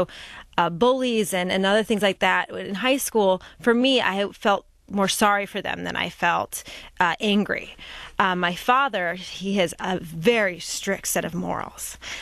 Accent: El Cajon, California, United States; I grew up in San Diego. I grew up in El Cajon, which is in the East County of San Diego.

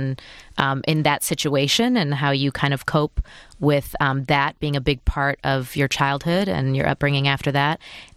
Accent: Troy, Michigan, United States; I grew up in Troy, Michigan. My parents came here from India in the 70s.

